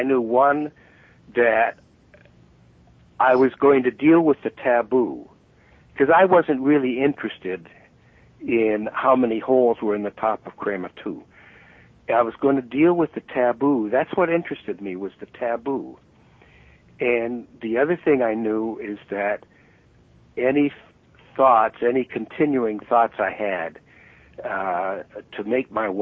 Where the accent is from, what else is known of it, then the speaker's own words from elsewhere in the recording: United States; I'm not a German, you know, I'm an American.